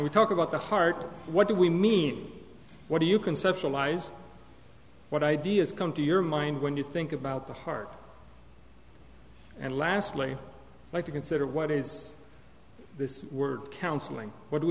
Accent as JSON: {"language": "English", "region": "Alberta", "country": "Canada", "tie": "born or raised there", "said": "I was born in Alberta, Canada. That's the southern part of Alberta. And I actually grew up I was born and raised in a Hutterite colony. In my late teens, at 19, I left the Hutterite colony"}